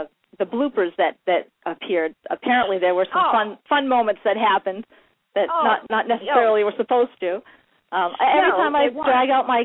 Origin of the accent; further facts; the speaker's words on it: Maine, United States; Well, I'm from Maine, so apparently we don't say our R's all the time.